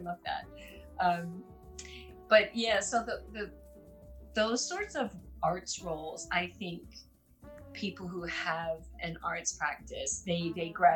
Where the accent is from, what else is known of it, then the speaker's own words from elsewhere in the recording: United States; moved away; because I didn't grow up here, obviously. I grew up in the States, and I don't have that kind of background.